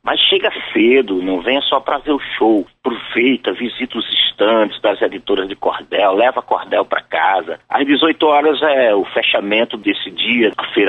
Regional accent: Mossoró, Rio Grande do Norte, Brazil; born there; Eu nasci aí pertinho, em Mossoró, no Rio Grande do Norte. A minha cidade é mais próxima a Fortaleza que a capital do estado, que é Natal. Então, desde menino que eu tenho uma ligação muito forte com Fortaleza.

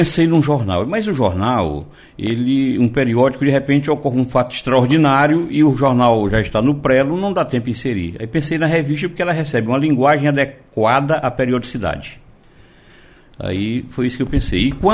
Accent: Crateús, Ceará, Brazil; also born or lived in Independência; eu nasci, né? Lá no sertão de Independência. Eu me criei em Crateús, que fui com 3 anos. Meus pais migraram para a cidade para dar escola para os filhos, e eu era o mais novo, fui com 3 anos

